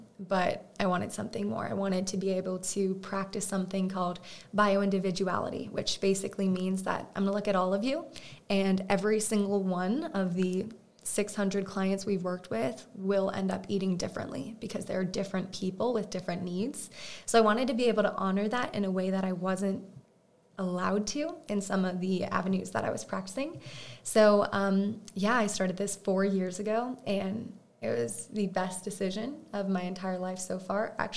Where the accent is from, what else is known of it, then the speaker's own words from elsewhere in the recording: Florida, United States; Yeah, so I grew up in South Florida